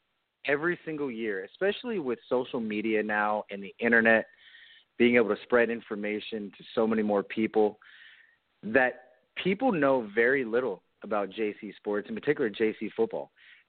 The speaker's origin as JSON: {"language": "English", "town": "Novato", "region": "California", "country": "United States", "tie": "born or raised there", "said": "Like a lot of people in the Bay Area, my family, our roots are in San Francisco. I grew up in Novato, about 45 minutes north of San Francisco"}